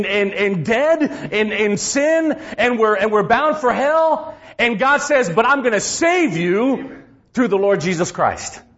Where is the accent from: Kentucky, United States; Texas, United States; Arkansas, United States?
Texas, United States; now in San Antonio, United States; I'm originally from the Valley, from the Rio Grande Valley. And so I heard Spanish all my life. I just never spoke Spanish.